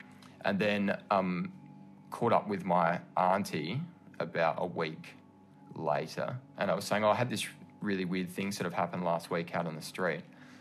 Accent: Adelaide, South Australia, Australia; I'm from Adelaide, South Australia.

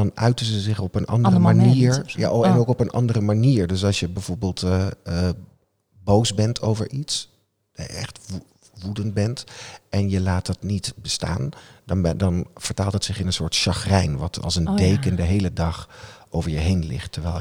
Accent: Wageningen, Gelderland, Netherlands; Ik kon haar uit waar ik vandaan kom. Uit Wageningen.

